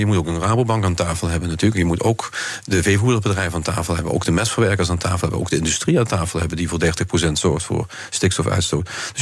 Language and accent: Dutch; Maastricht, Limburg, Netherlands; Ik kom zelf uit Maastricht. Een van de natuurgebieden ligt ten zuiden van Maastricht.